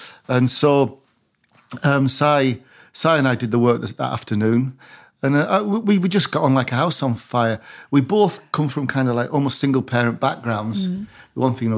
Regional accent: Barrow-in-Furness, North West England, United Kingdom

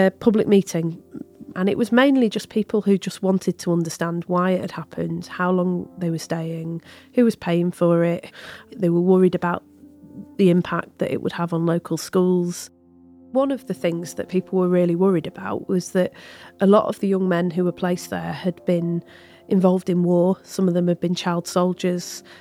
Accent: Bury, North West England, United Kingdom; Like where I grew up in Bury, it's a mill town.

